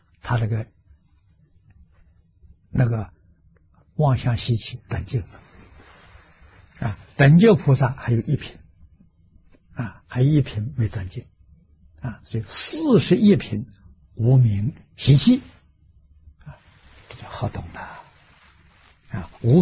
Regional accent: China; 这个俗我们中国人称为运啊

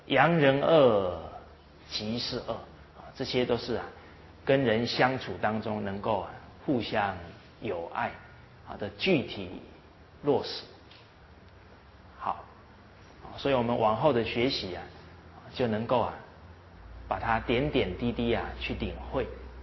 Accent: China; 那我们身为中国人啊，确实有很重要的使命

